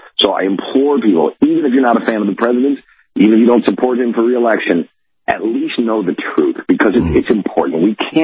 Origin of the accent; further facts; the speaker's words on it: United States; But more importantly than being a Trump partisan is I'm an American.